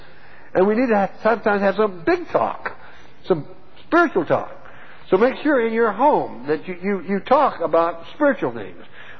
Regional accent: Texas, United States; When I was a little boy, I was born and raised in Texas

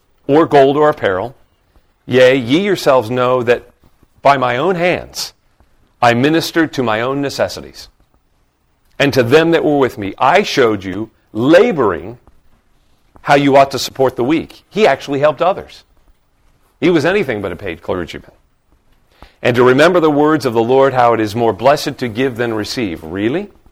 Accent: the South, United States; And really, I come from the South, where Baptists are very big.

